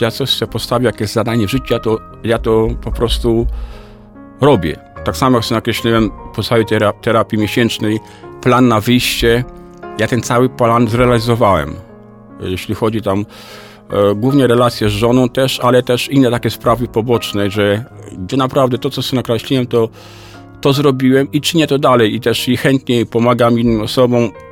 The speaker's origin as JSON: {"language": "Polish", "region": "Masovian Voivodeship", "country": "Poland", "moved": "as an adult", "lives_now": "Silesia, Poland", "said": "ja w ogóle pochodzę z Mazowsza, w 87 roku przyjechałem na Śląsk"}